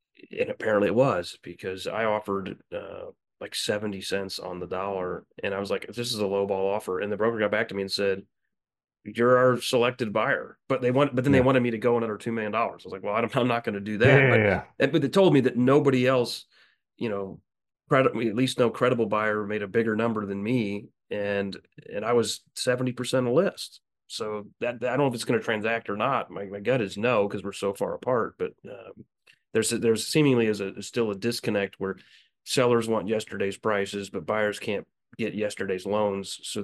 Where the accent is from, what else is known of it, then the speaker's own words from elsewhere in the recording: Quincy, Illinois, United States; you appraised one of my parks in the past in Quincy, Illinois, my hometown.